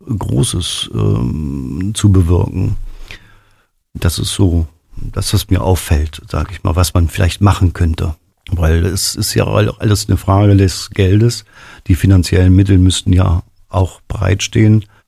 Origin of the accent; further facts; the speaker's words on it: Aschersleben, Saxony-Anhalt, Germany; Ich will einfach meine Heimat noch attraktiver machen.